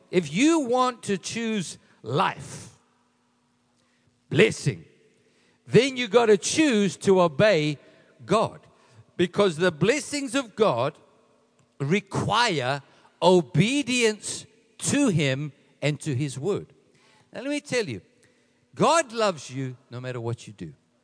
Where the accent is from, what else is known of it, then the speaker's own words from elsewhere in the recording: Edenvale, Gauteng, South Africa; This is where we grew up. Jill and I grew up in Edenvale. That's where we went to school, Edenvale High School.